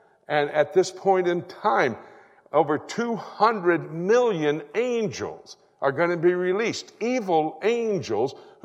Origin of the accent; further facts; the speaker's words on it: Florida, United States; I was born in Florida. I'm a Floridian.